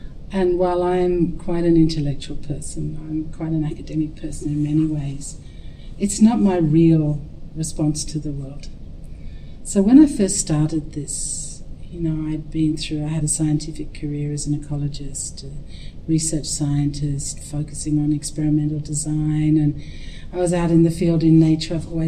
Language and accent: English; Australia; because I'm an Aussie, and Aussies are not into hierarchies in that way.